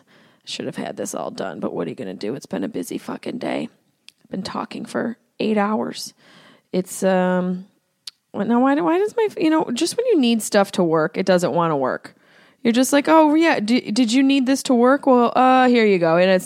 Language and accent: English; Syracuse, New York, United States; accent: Syracuse; I'm annoying myself at this point with my Syracuse accent